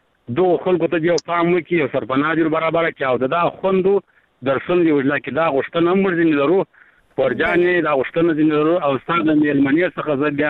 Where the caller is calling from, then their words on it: Arghandab, Kandahar, Afghanistan; لکندار ولایت ارغنداو ولسوالۍ سه د ټلیفون په کار شم خورې